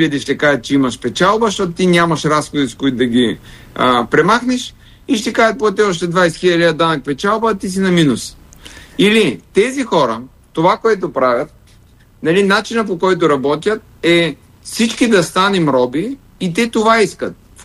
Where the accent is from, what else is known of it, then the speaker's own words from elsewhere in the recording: Gorna Oryahovitsa, Veliko Tarnovo Province, Bulgaria; Днеска слушах в Горна Оряховица, която мина към стратегията Ново начало, това е родния ми град